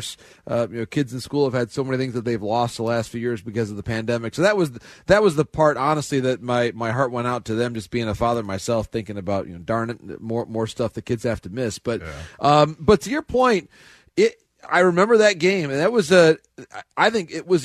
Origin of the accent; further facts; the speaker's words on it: Midwest, United States; and so being a Midwesterner, I made the executive decision